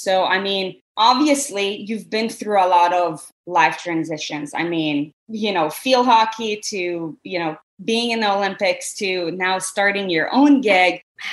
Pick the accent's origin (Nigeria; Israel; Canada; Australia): Israel; moved away as an adult; now in United States; I got a full ride to play tennis for a school in New Jersey because I was born and raised in Israel.